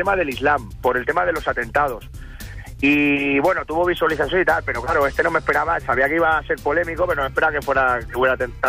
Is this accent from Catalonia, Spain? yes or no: yes; Barcelona, Catalonia, Spain; Sí, yo soy catalán, soy de, ya lo digo en el vídeo, soy catalán, de padres de fuera, pero soy catalán, nacido en Barcelona, en San Juan de Dios y de toda la vida de aquí. Lo que pasa que me he tirado tiempo fuera de Cataluña por trabajo y llevo otra vez aquí 4 años.